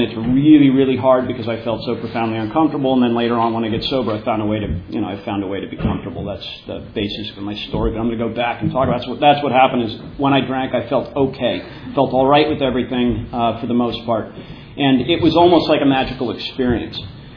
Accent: Brookline, Massachusetts, United States; I grew up in the Boston area, a little suburb of Boston called Brookline.

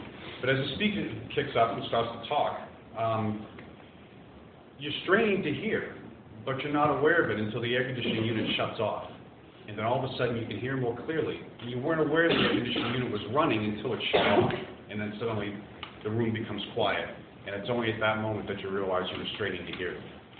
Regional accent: Boston, Massachusetts, United States; I'm from Boston. If you haven't picked up on the accent yet, you will.

